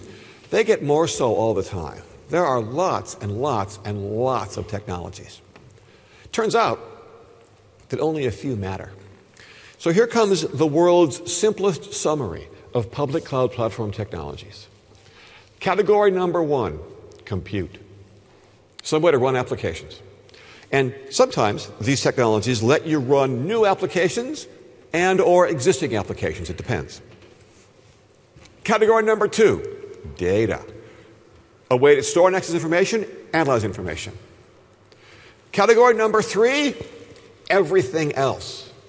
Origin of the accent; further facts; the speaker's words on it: United States; Europeans say EaaS, but I say IaaS all the time as an American.